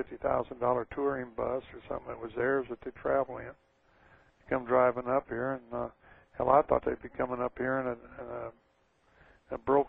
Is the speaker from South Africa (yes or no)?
no; Texas, United States; I tend to exaggerate. Well, damn, I'm from Texas.